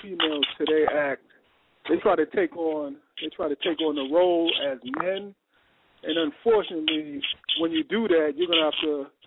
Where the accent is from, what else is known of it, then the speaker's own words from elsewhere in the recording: Boston, Massachusetts, United States; I'm from Boston.